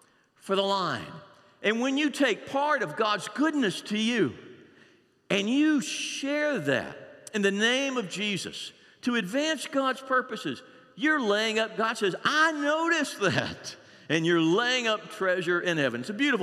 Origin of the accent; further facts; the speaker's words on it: Uganda; I grew up in Uganda and I was a part of one of the churches there that y'all helped make happen.